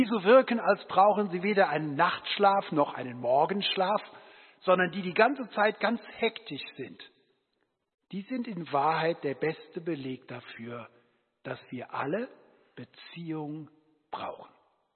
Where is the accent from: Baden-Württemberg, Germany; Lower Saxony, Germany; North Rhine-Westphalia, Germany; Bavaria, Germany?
North Rhine-Westphalia, Germany; Cologne; born there; meine Großmutter in Köln, wo ich geboren bin